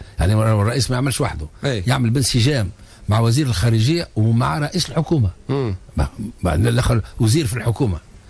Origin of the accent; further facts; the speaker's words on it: Tunisia; عندنا في تونس